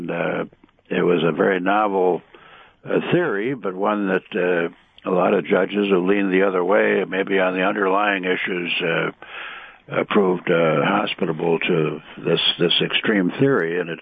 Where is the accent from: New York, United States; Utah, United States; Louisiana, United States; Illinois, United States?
Illinois, United States; Chicago; I used to joke that I'm from Chicago, I do racketeering law